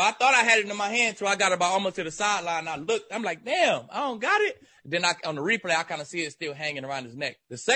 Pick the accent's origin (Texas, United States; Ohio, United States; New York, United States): Texas, United States; Dallas; We both from Dallas. I'm saying he from the South, I'm from the North.